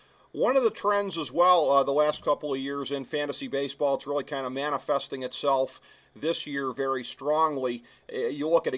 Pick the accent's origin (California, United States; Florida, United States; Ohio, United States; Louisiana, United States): Ohio, United States; Cleveland; being in Cleveland, that they couldn't have done any better, and my hometown Indians will certainly miss the contributions of Mickey Callaway